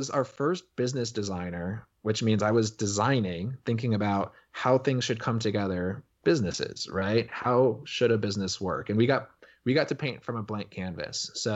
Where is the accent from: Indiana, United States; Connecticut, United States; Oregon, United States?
Connecticut, United States; I don't think I grew up in Connecticut, you know, the farther reaches of the New York City suburbs. Grew up in what was definitely Giants land, even though I became a Patriots fan.